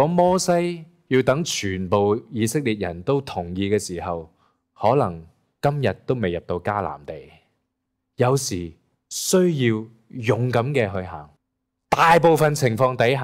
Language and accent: Cantonese; China; 我哋中国人有句说话叫咩话？